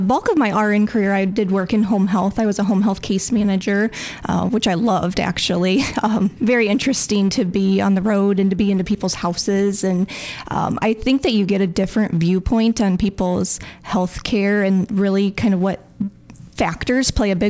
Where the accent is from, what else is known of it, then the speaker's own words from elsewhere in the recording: Nashua, Iowa, United States; Well, I am originally from Nashua, so right down the road. I am a Nashua Plainfield graduate.